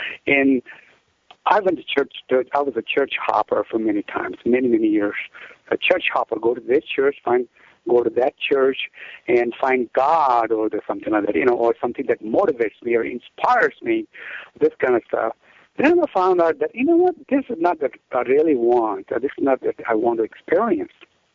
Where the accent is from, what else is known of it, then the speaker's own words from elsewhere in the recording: India; moved away as an adult; now in United States; So that's my background in my early childhood from India. So then I was 18, I came to the U.S.